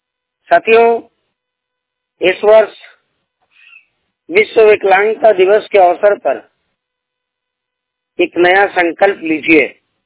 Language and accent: Hindi; Jharkhand, India; डंडू गांव, गोविंदपुर पंचायत, राजनगर प्रखंड, जिला सरायकेला खरसावां, झारखंड के निवासी हूँ।